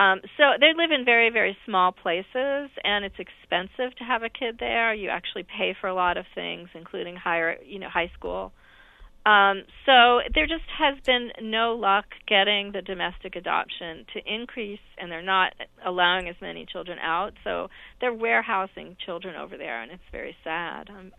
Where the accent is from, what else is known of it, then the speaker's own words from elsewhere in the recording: Bellingham, Washington, United States; In Washington, in my hometown of Bellingham